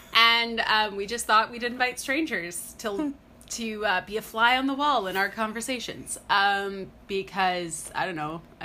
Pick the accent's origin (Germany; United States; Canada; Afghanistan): Canada; since we're also Canadian, we are north of the States, obviously.